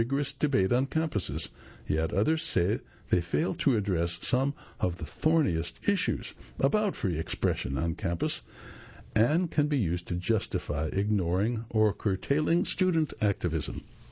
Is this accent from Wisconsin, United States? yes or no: no; Durham, North Carolina, United States; activists have tried to start a Green Party chapter in my hometown of Durham.